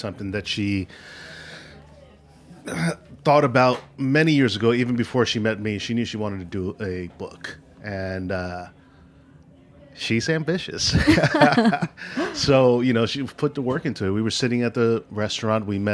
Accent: Philippines; You know, I am a Filipino and this is how we cook.

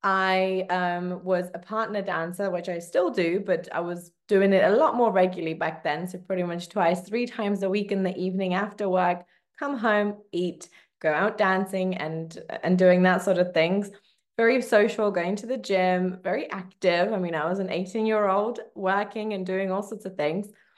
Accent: England, United Kingdom; also born or lived in Poland; now in Munich, Germany; I was born in Poland, raised in England, but I live in Munich, Germany.

